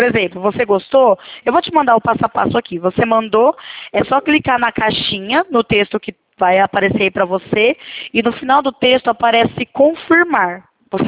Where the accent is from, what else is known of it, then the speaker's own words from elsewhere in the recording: Presidente Prudente, São Paulo, Brazil; eu sou de Presidente Prudente.